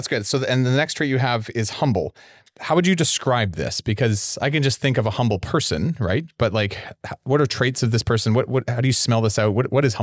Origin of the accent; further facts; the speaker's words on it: Canada; I will call out our own culture because I'm Canadian. I'm allowed to do it. We are passive aggressive by nature